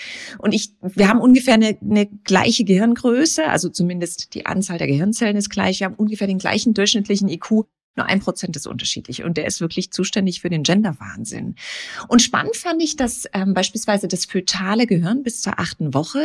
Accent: Frankfurt, Hesse, Germany; Stell dir vor, ich komme ja aus Frankfurt in diesen Hochhäusern unterwegs.

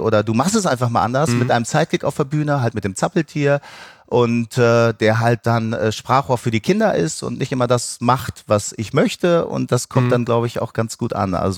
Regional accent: Osnabrück, Lower Saxony, Germany; ich komme aus Osnabrück

